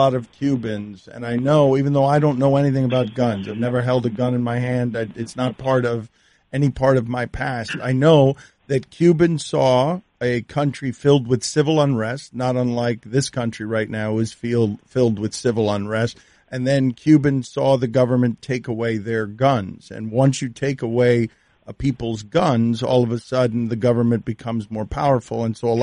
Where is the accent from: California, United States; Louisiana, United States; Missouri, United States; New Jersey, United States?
New Jersey, United States; Jersey City; Yeah, no, I grew up in Jersey City